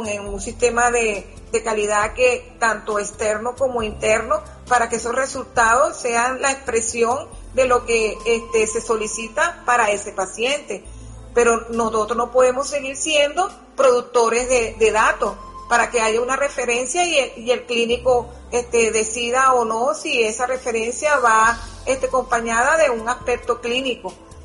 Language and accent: Spanish; Venezuela; tú debes de pelear por ese derecho, porque somos venezolanos, a pesar de que somos profesionales.